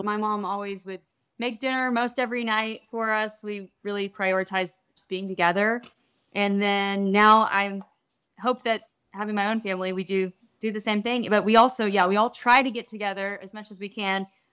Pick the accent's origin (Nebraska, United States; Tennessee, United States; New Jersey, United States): Tennessee, United States; Franklin; also born or lived in Texas; live in Franklin, Tennessee, my hometown, kind of lives back and forth between here and Texas